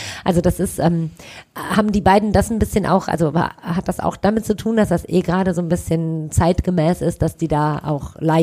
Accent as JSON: {"language": "German", "town": "Düsseldorf", "region": "North Rhine-Westphalia", "country": "Germany", "tie": "born there", "said": "Ob man wohl auch als gebürtige Düsseldorferin damit machen darf, wenn man nicht so viele Sehenswürdigkeiten kennt?"}